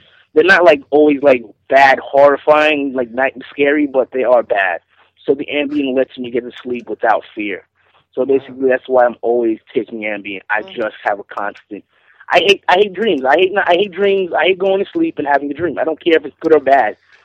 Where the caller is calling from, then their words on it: Brooklyn, New York, United States; from Brooklyn.